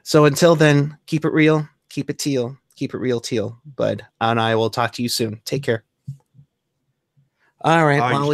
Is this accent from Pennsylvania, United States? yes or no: no; Concord, California, United States; representing TealTownUSA.com. I'm from Concord.